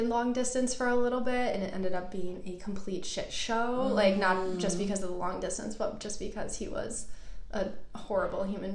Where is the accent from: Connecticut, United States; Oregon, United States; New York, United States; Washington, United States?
New York, United States; now in Manhattan, United States; I grew up in Western New York and right now I live in Manhattan.